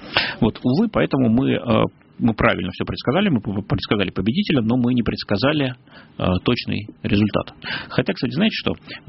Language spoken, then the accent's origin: Russian; Kerch, Crimea, Ukraine; also born or lived in Tver; Я родился действительно в Твери, но меня сразу перевезли в Крым, потому что у меня оба родителя из Твери, но они уже в Крыму к этому моменту обосновались, в Керчи